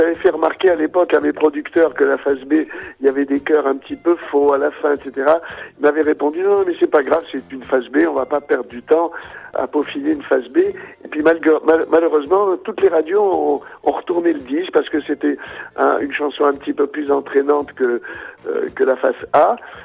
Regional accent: Meknes, Fès-Meknès, Morocco; C'est une chanson en hommage à ma ville natale qui s'appelle Meknès.

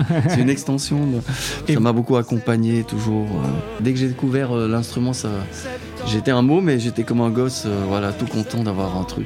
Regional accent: Switzerland; je suis suisse et italien.

